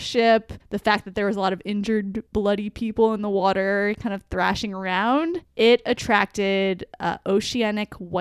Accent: New Jersey, United States; So I grew up in New Jersey, actually right near the coast

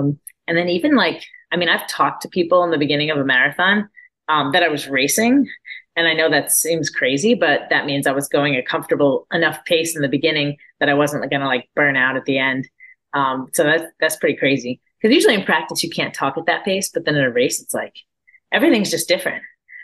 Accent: Orlando, Florida, United States; The Olympic trials are in my hometown of Orlando.

